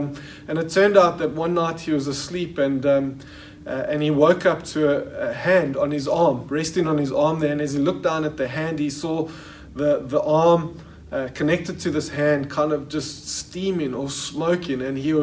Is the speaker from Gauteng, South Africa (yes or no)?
yes; Johannesburg, Gauteng, South Africa; And so I grew up in Joburg. I went to JP Boys.